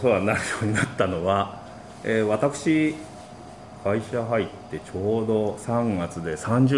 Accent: Shizuoka, Japan; also born or lived in Tokyo; 東京の方へ、家は静岡なんですけど、そういう形で県外へ出て、まあ勉強をして出たんですが、まあ地元へ帰ろうということで

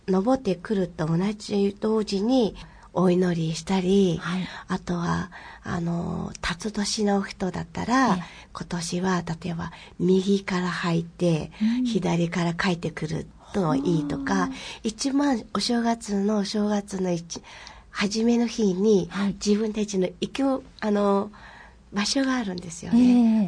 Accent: Mongolia; Japanese is a second language; 私たちはモンゴル人がみんながモンゴルのデルでは行きたいなっていう

